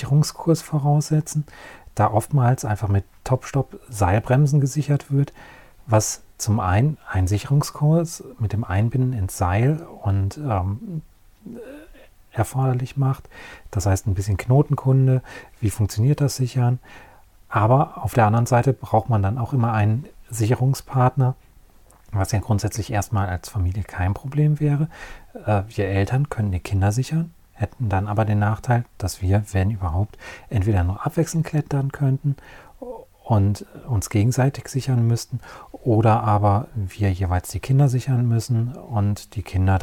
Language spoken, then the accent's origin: German; North Rhine-Westphalia, Germany